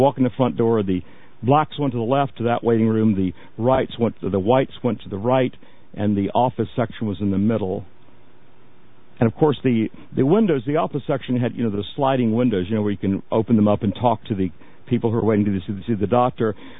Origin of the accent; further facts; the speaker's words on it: the South, United States; I grew up in the South. I remember the separate water fountains at a retail store in Thomasville, Georgia.